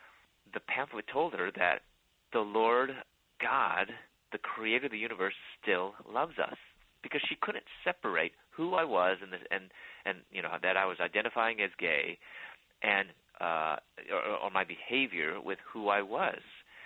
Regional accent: Chicago, Illinois, United States; also born or lived in Louisville, Kentucky; I moved from Chicago, where I was born and raised, and I live now, but my parents are from there, and I moved to Louisville, Kentucky, where I was pursuing my doctorate in dentistry.

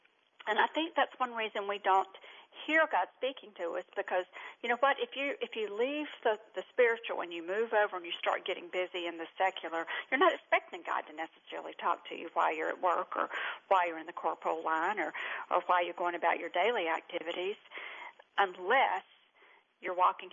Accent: North Carolina, United States; also born or lived in New York; I was born in Eastern North Carolina. I know with this accent, you probably thought I was from New York or something, but Eastern North Carolina.

